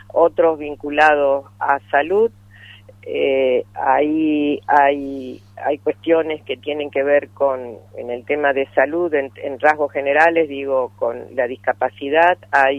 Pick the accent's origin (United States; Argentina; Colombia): Argentina